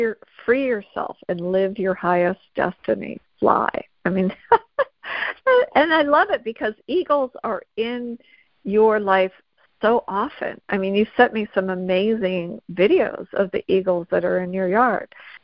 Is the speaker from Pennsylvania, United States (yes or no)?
yes; Pittsburgh, Pennsylvania, United States; And I said, oh, from Pittsburgh.